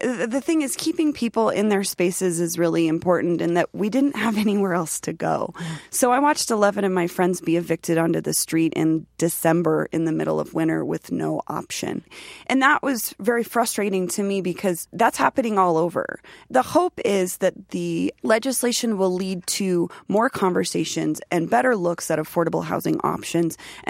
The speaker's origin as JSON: {"language": "English", "town": "Denver", "region": "Colorado", "country": "United States", "tie": "born or raised there", "said": "I'm born and raised in Denver, Colorado, and the changes that I've seen over the last half of the decade to my city are unreal"}